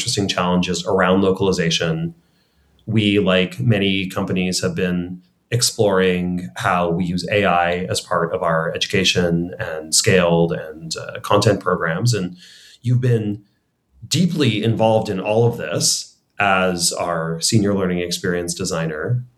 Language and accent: English; Canada; And this breaks my heart as a Canadian to say